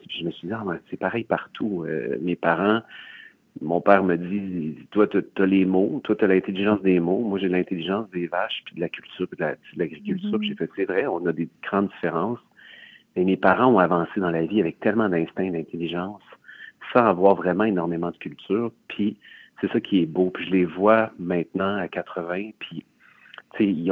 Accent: Saint-Polycarpe, Quebec, Canada; Non, moi, je suis originaire de Saint-Polycarpe.

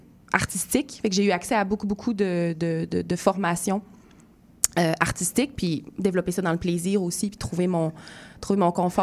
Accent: Quebec, Canada; now in Montreal, Canada; Moi, je suis originaire du Lac-Saint-Jean.

